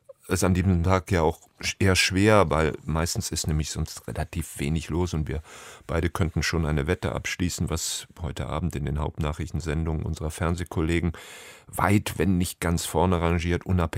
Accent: North Rhine-Westphalia, Germany; als Rheinländer hier in Köln

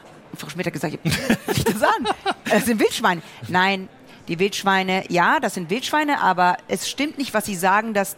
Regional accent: West Germany, Germany; ich komme eigentlich aus dem Westen, ich bin im Westen aufgewachsen und ich bin hier seit 1990.

